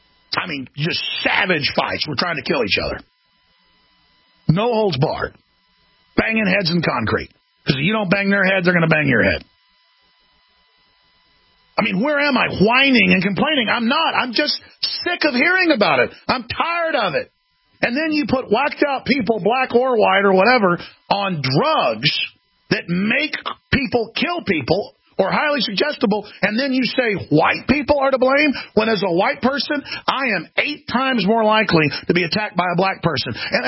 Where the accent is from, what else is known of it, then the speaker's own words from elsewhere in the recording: Dallas, Texas, United States; I've been in savage Conan the Barbarian fights growing up in Dallas, Texas, ladies and gentlemen